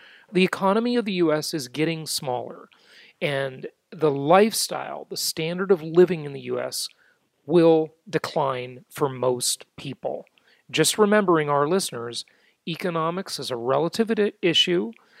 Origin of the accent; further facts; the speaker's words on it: Los Angeles, California, United States; I grew up in West